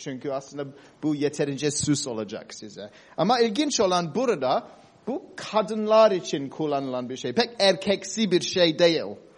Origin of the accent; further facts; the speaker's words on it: Cyprus; Ben Kıbrıs'ta doğdum büyüdüm.